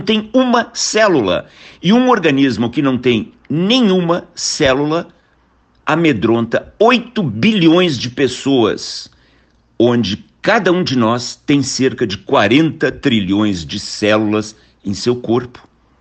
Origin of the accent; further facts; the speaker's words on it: Brazil; born there; nos retirar aquilo que nós nascemos no Brasil pensando ser garantido